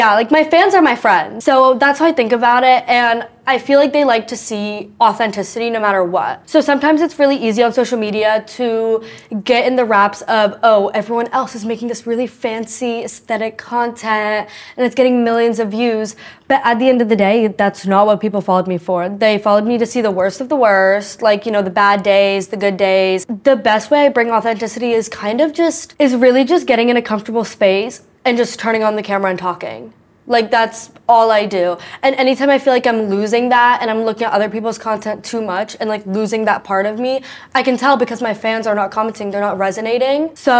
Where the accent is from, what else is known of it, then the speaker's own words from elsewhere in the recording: Georgia, United States; And obviously I grew up in Georgia, which is a very difficult place for a little round girl to grow up.